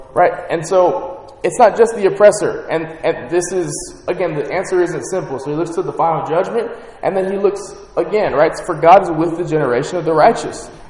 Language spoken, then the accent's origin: English; Miami, Florida, United States; So again, I'm from Miami. I had a friend get murdered when I was in 12th grade.